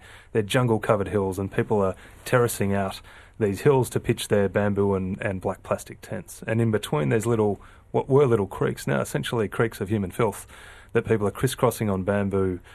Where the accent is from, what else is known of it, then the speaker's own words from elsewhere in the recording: Geelong, Victoria, Australia; I grew up in Geelong